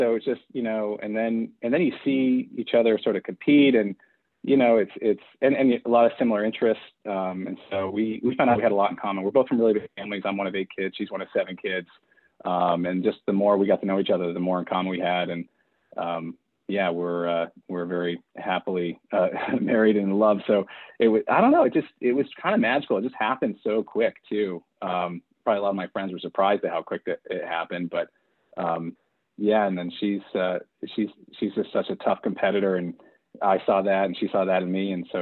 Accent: Plattsburgh, New York, United States; I grew up in Plattsburgh, New York, there wasn't a running store.

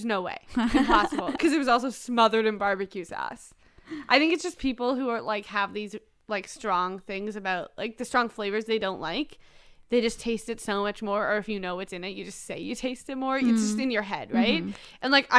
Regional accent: Canada; Because I'm a Canadian.

